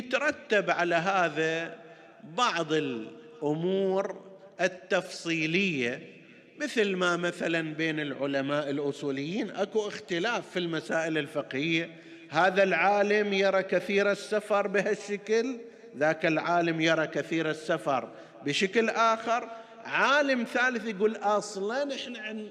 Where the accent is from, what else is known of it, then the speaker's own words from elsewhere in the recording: Qatif, Eastern Province, Saudi Arabia; وكانت منتشرة هنا أيضا عندنا في القطيف ومناطقها المختلفة إلى أوقات قريبة